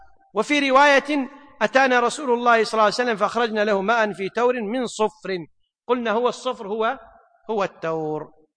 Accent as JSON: {"language": "Arabic", "country": "Kuwait", "said": "احنا نسميه باصطلاح من أهل الكويت طاسة"}